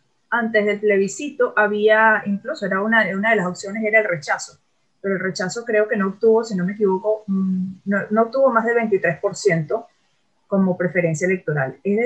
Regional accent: Venezuela; moved away; hay que ser como venezolanos, porque nosotros no somos colombianos, guatemaltecos que vinimos acá a hacer posgrado

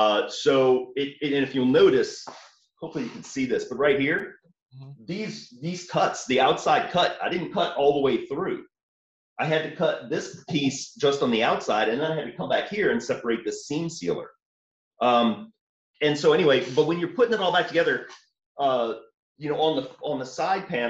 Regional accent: New Orleans, Louisiana, United States; I grew up in New Orleans, and I was always told I don't have an accent. I come out here, and there's, like, nobody knows where I'm from because I'm just generic, I guess.

